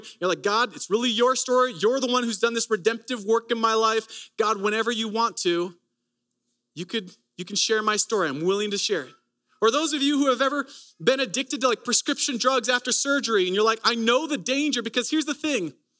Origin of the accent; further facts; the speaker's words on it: Owen Sound, Ontario, Canada; born there; I was born in Owen Sound, Ontario, Canada.